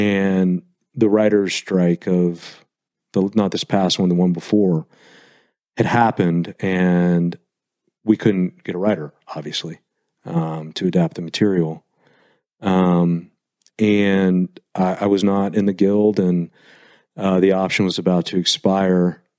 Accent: Fort Worth, Texas, United States; I grew up in Fort Worth, which is a stone's throw from Dallas. But it was Dallas in the 1980s, which was when I grew up.

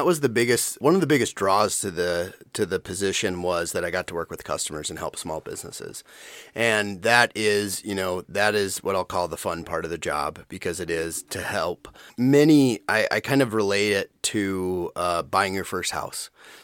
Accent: Redfield, South Dakota, United States; now in Minneapolis, United States; I grew up in Redfield, South Dakota, went to University of South Dakota after graduating from Redfield Public, went to Minneapolis after graduation to pursue a career in finance with U.S. Bank

